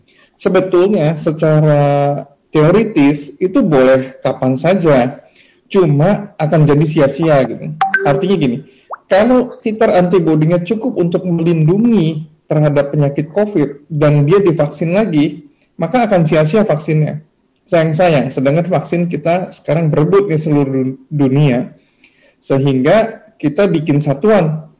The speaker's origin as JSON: {"language": "Indonesian", "country": "Indonesia", "said": "saya orang Indonesia dan saya sendiri orang Unpad"}